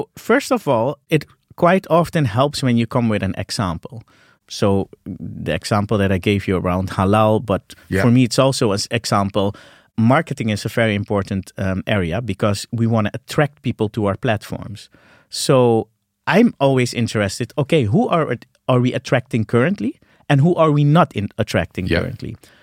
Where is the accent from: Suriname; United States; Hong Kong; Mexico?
Suriname; I grew up in Suriname. I was born there.